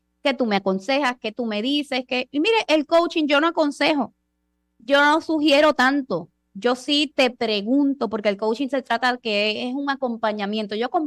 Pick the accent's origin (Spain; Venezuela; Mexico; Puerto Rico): Puerto Rico; San Juan; now in Aguadilla, Puerto Rico; yo que vivo en Aguadilla, en el oeste, ustedes saben que soy de San Juan